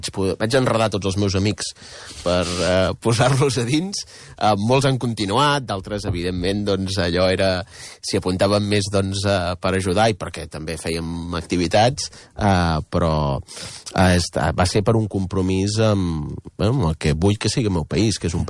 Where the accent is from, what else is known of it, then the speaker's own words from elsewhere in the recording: Pineda de Mar, Catalonia, Spain; a Pineda, d'on sóc jo